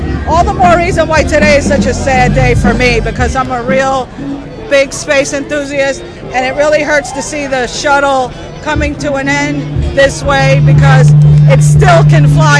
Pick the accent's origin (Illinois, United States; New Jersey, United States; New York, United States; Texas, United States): New York, United States; Brooklyn; since I was a little girl growing up in Brooklyn